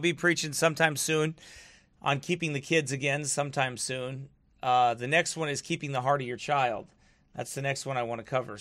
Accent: Quad Cities, United States; I am from the Quad Cities. That's where I'm from.

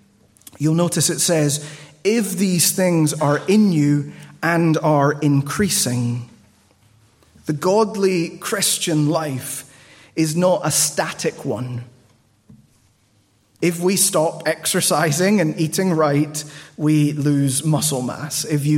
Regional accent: Peru; It's really interesting. I grew up in Peru.

